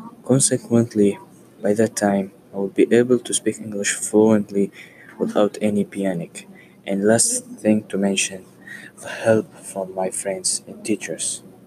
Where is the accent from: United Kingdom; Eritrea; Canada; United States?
Eritrea; also born or lived in Kuwait; I am Eritrean and I was born in Kuwait. I speak Arabic in my home country.